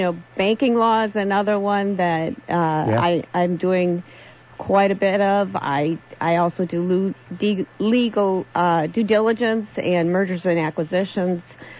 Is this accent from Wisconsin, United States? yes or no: yes; Appleton, Wisconsin, United States; moved back to my home state of Wisconsin. I was raised as a Wisconsinite in the Appleton area